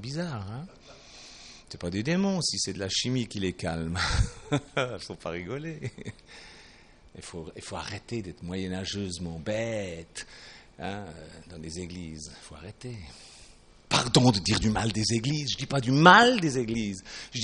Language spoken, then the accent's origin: French; Switzerland; Et je suis suisse et donc élevé dans un pays de douceur. La douceur c'est un fait là-bas.